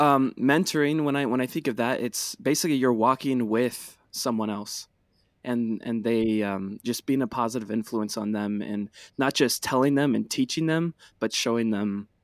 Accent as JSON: {"language": "English", "town": "Napa Valley", "region": "California", "country": "United States", "tie": "born or raised there", "said": "Yeah, so I grew up, born and raised in Napa Valley, California"}